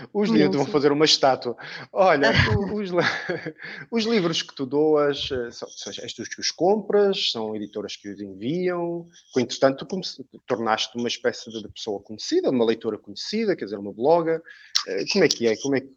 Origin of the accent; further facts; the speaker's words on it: Matosinhos, Norte, Portugal; da minha terra, Matosinhos.